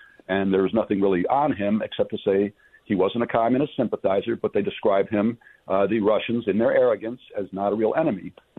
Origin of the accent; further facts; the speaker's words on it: Michigan, United States; I probably wouldn't be born and raised in Michigan, and I'd probably been a Hungarian citizen all my life.